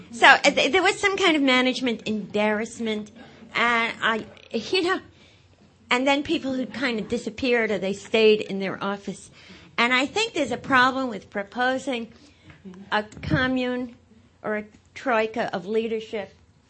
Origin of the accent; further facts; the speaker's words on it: New York, United States; I'm from New York